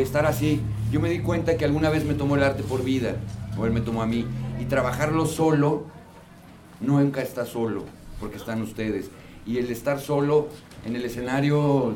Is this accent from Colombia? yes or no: no; Mexico City, Mexico; born there; Nací allá, nací en la Ciudad de México y es una ciudad hermosa. Triste, gris, monstruosa, hermosa. Es mi ubre de hierro. Soy un urbanoide más.